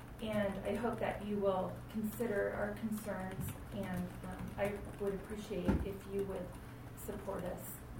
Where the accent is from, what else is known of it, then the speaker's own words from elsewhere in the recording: Hornbrook, California, United States; I live in Waurika now. I grew up in Hornbrook, and I spent a lot of time on the Klamath and on the Iron Gate. It was a huge part of my childhood